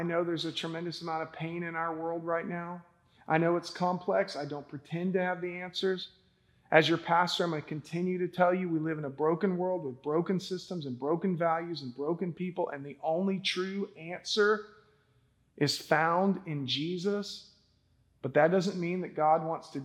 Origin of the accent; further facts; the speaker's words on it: Alexander City, Alabama, United States; born there; I was born in Alexander City, Alabama.